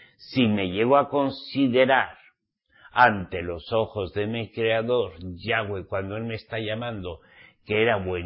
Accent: Spain; soy nativo español.

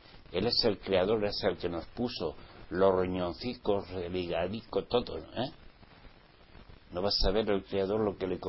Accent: Spain; En mi país hay mucho cerdo, jamoncito de Ibérica, pata negra y todas esas cosas.

